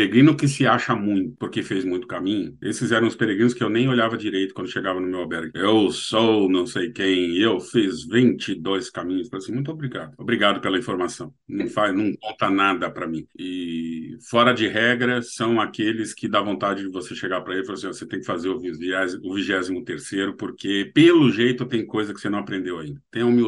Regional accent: Brazil; Vocês vão perceber que nós somos brasileiros, né? Que nós, eu vou me incluir sempre nisso

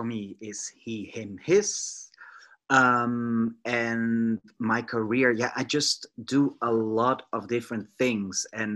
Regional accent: the south, Netherlands; It was in the south of Holland. And my parents were quite Catholic, very strict Catholic, yes. And kind of old-fashioned and on a farm.

